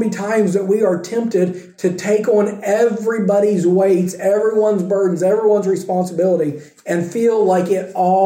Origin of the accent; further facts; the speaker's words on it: United States; And I know as American, it's probably even more so for me, okay?